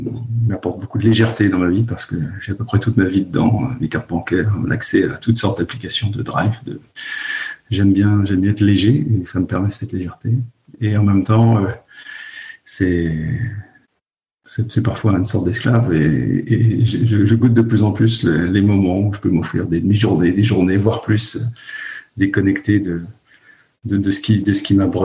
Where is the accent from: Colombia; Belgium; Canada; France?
France; Lannion, Brittany; j'ai grandi à Lannion, dans les Côtes d'Armor, pas trop loin de la mer, pas trop loin de la côte de Granit Rose. Et j'ai grandi dans un commerce. Mes parents tenaient à tabac librairie.